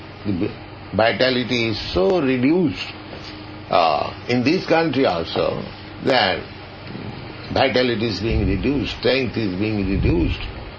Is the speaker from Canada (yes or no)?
no; India; English is a second language; I came from India.